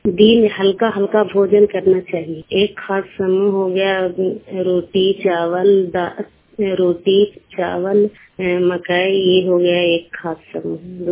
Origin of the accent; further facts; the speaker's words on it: Ekangar, Bihar, India; एकंगर पंचायत की रहने वाली हूँ।